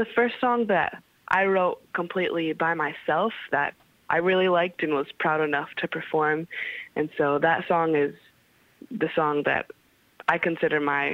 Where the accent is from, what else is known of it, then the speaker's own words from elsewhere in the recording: Lansing, Michigan, United States; moved away; I grew up in Lansing, Michigan, and I went to school in Okemos. And then I went to LCC for music and got my associates and then moved out here to California, to L.A.